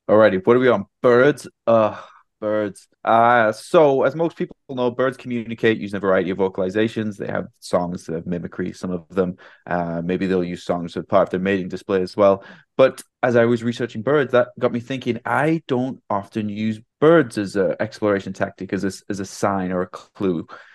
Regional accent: Vancouver, British Columbia, Canada; We're from Vancouver, so we know this.

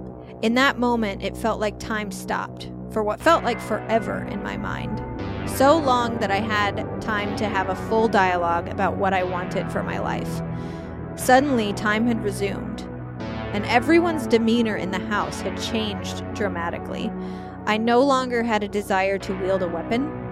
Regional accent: Centralia, United States; I love stories from my hometown. If any Centralians are listening and you want to send me any stories

